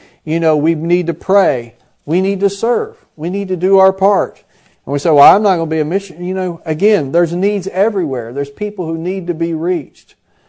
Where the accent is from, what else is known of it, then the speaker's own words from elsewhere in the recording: Midwest, United States; also born or lived in Florida; I grew up in the Midwest. You know, we've lived most of our married life and raised our children largely in Florida. But I grew up in the Midwest